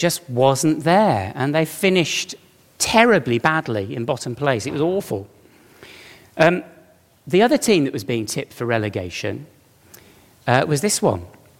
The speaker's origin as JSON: {"language": "English", "town": "Birmingham", "region": "West Midlands", "country": "United Kingdom", "tie": "born or raised there", "said": "I'm from Birmingham. You can tell from the accent, can't you? That's where I was brought up there. And I spent my childhood supporting Aston Villa"}